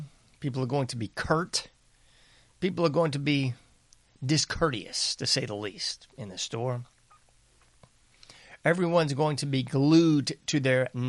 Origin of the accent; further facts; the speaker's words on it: Southern US, United States; I know I'm from the South, and I know that things are quite different here.